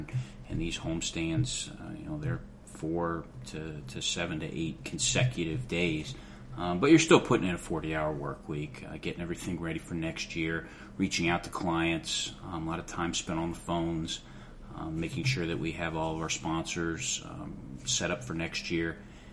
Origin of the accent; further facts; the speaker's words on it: Indiana, United States; moved away as an adult; now in Asheville, United States; Well, I've been in Asheville for almost 10 years now. Growing up, I grew up in Indiana. I was a big Indiana Hoosiers fan.